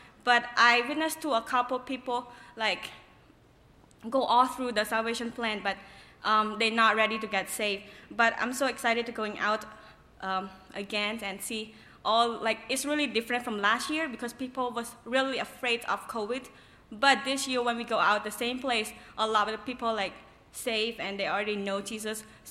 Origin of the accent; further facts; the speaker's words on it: Cambodia; It's hard. It's not American. I'm from Cambodia.